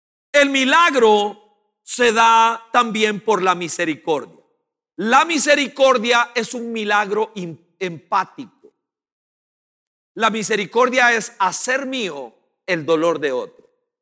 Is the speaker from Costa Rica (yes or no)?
yes; Costa Rica; la filosofía suya y mía, como ticos, es